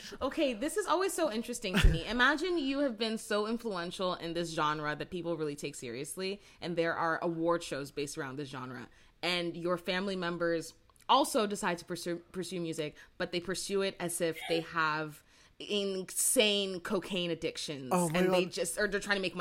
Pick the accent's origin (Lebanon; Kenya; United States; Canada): Canada; Brampton, Ontario; I grew up in Brampton